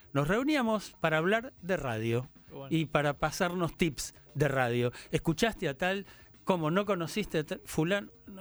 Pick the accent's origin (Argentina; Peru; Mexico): Argentina; Soy argentino, ¿cómo no me va a significar?